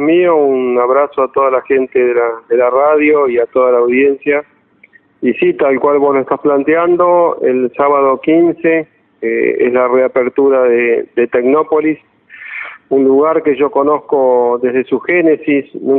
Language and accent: Spanish; Argentina; son esos emprendimientos que a mí como argentino me enorgullecen